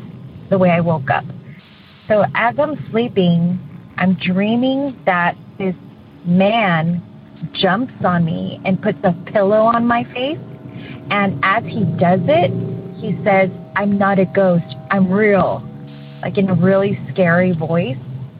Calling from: San Diego, California, United States; I'm from San Diego, and I love your show.

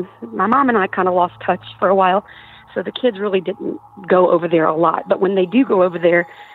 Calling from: New Orleans, Louisiana, United States; I'm calling from the New Orleans area.

